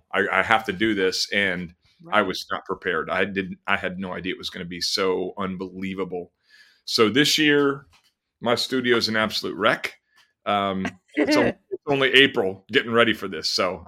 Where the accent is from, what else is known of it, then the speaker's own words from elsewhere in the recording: Minerva, Ohio, United States; also born or lived in Maslin, Ohio; I'm from Ohio originally, I started going to school when I was little in Minerva, actually.